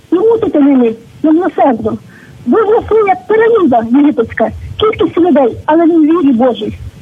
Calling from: Rivne, Rivne Oblast, Ukraine; Я з Рівного, баптистка.

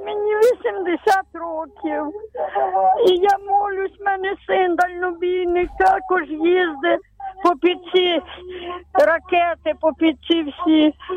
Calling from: Lviv, Lviv Oblast, Ukraine; я зі Львова

